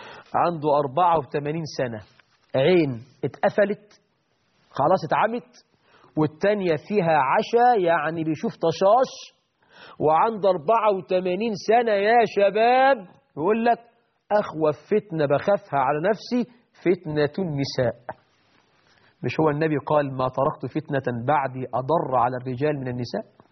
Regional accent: Egypt; ده النهاردة يا سعيد عندنا في مصر من يحارب شريعة الله

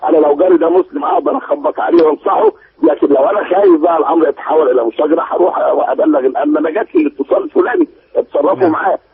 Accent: Egypt; انا كمواطن مصري

